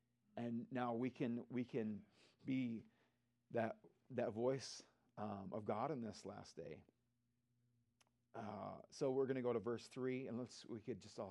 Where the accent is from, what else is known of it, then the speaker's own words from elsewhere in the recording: Minnesota, United States; Being a Minnesotan, and I think that we don't want to make waves.